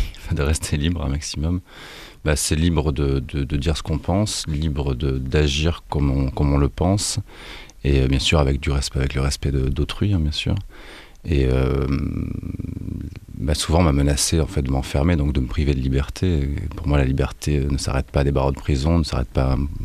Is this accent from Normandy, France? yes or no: no; Nice, Provence-Alpes-Côte d'Azur, France; Je suis dans un quartier qui s'appelle l'Ariane, à Nice. Donc c'est un quartier très populaire. Donc c'est vrai que j'étais à l'école avec des Noirs, des Arabes.